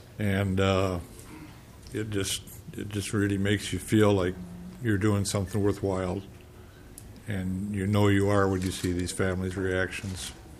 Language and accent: English; Minnesota, United States; I'm from Canyon High, Minnesota.